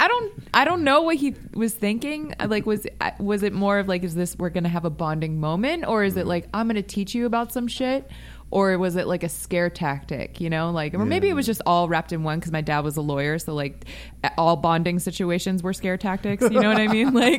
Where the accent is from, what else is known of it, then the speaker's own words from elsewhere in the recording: Las Vegas, Nevada, United States; but I grew up in Vegas, so I was like, yeah, of course.